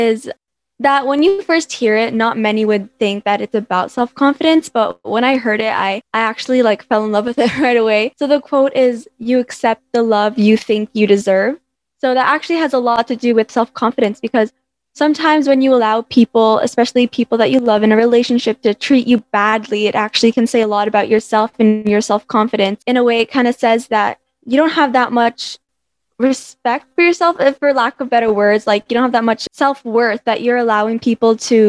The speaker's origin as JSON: {"language": "English", "country": "Canada", "tie": "born or raised there", "also_born_or_lived": "Ireland", "lives_now": "Philippines", "said": "I was born in Ireland, then I was raised in Canada, and currently I'm in the Philippines"}